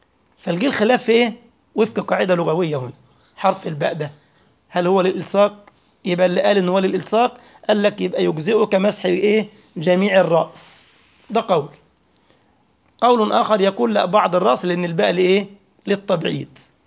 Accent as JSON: {"language": "Arabic", "country": "Egypt", "said": "الشيخ محمد راجل ثري من الأعيان عندنا في مصر"}